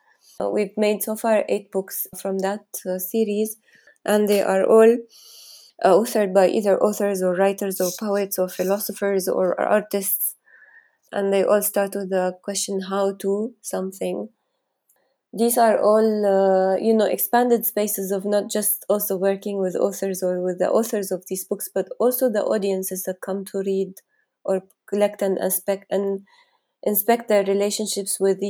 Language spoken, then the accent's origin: English; Jordan; I felt I come from Jordan